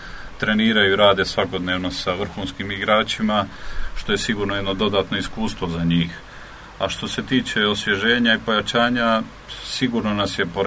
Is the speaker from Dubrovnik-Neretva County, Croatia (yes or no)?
yes; Dubrovnik, Dubrovnik-Neretva County, Croatia; Pa ne dolazim iz puno veće sredine, dolazim iz Dubrovnika